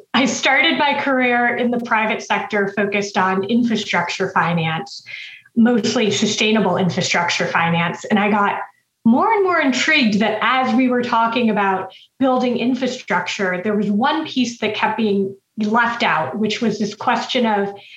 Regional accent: New England, United States; I grew up in New England. I was seeing the impact on my community of not even major named storms, but even more minor flooding events

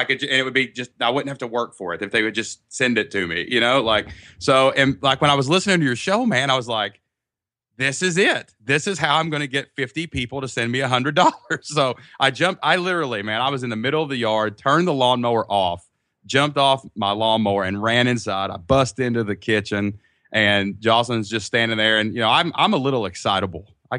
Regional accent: Kentucky, United States; And, we're from Kentucky, just a small town, and we're just like normal people.

